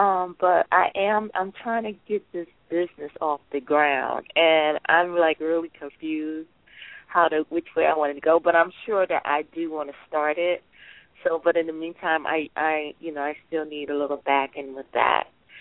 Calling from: South Carolina, United States; Well, I'm in South Carolina with the Washington area code.

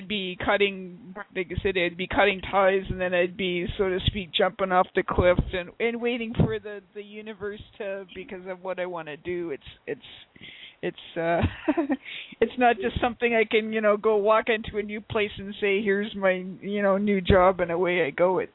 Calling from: Alberta, Canada; I'm in Alberta, Canada.

